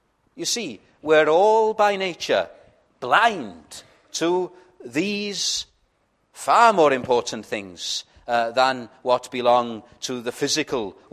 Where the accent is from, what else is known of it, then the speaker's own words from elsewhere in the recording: Wales, United Kingdom; first language Welsh; English is a second language; My first language is Welsh, although Welsh is supposed to be closer to the original languages of the scripture.